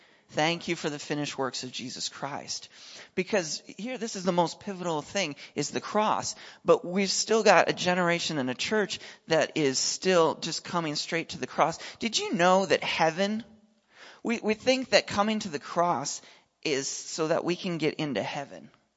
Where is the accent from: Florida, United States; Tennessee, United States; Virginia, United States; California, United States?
Tennessee, United States; Nashville; We're from Nashville, Tennessee.